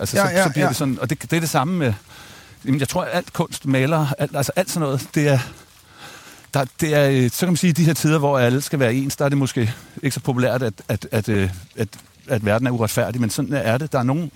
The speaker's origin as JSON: {"language": "Danish", "town": "Frederiksværk", "region": "Capital Region of Denmark", "country": "Denmark", "tie": "born or raised there", "said": "jeg er vokset op i Frederiksværk, som er sådan en arbejderby med et stålværksværk"}